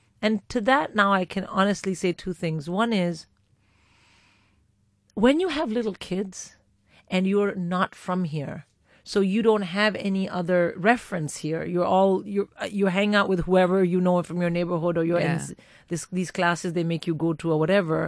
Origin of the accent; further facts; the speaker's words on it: India; even though I was born and brought up in India